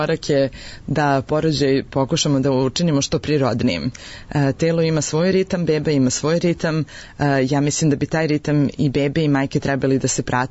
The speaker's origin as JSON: {"language": "Serbian", "region": "Belgrade", "country": "Serbia", "said": "ja sam Beograđanka"}